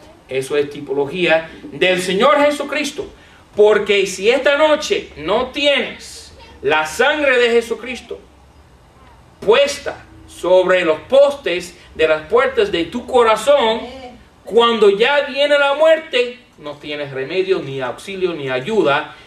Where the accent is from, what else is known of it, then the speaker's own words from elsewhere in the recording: United States; Pero yo soy un americano, entonces siendo yo un gringo, celebramos lo que se llama el 4 de julio.